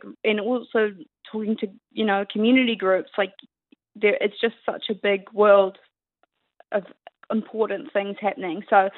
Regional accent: New Zealand; You know, we're Kiwi, and we need to protect the species that means so much to really all of us, I think.

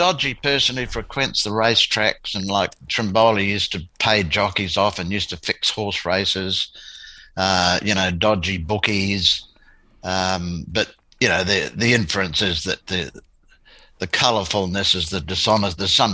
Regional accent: New Zealand; also born or lived in Australia; But no, I'm a Kiwi, born and bred, and loving living back here.

